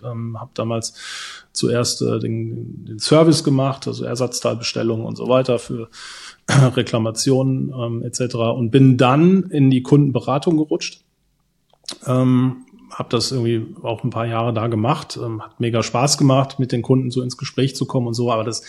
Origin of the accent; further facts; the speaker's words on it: North Rhine-Westphalia, Germany; Ja, ich bin im Ruhrgebiet geboren, altes Ruhrpott-Kind. Ich glaube, das kann man auch nicht, ich kann es einfach nicht verbergen. Dazwischen ruhig rutschen einfach so die klassischen Wörter raus. Ja, wirklich groß geworden da in der Nähe von Bochum